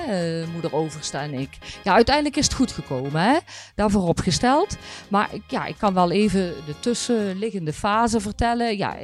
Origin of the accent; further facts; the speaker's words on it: Vught, North Brabant, Netherlands; born there; En uiteindelijk, ik ben ook geboren in Vught, hè.